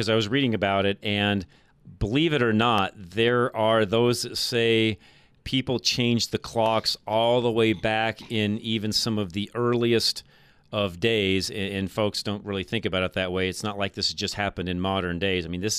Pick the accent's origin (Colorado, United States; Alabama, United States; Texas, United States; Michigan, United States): Colorado, United States; Boulder; especially growing up in Boulder.